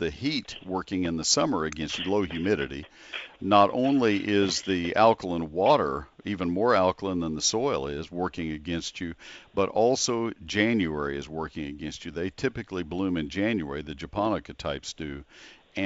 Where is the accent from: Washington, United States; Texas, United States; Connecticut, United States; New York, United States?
Texas, United States; College Station; I grew up in College Station, Texas, and had a nursery when I was in high school, and paid for my college education out of the proceeds from that.